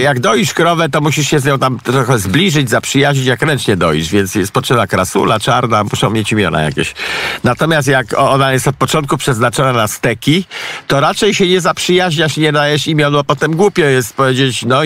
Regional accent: Pomeranian Voivodeship, Poland; Zapytaj górala zresztą, co ja jestem kociewiak, to ja się nie znam.

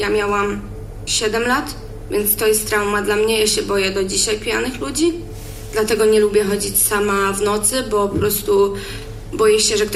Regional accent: Olsztyn, Warmian-Masurian Voivodeship, Poland; also born or lived in Szczytno; Urodziłam się w Olsztynie. W sumie w Szczytnie, ale zamieszkałam w Olsztynie. Kiedy miałam 3 lata, zostałam zaadoptowana przez moich teraz rodziców.

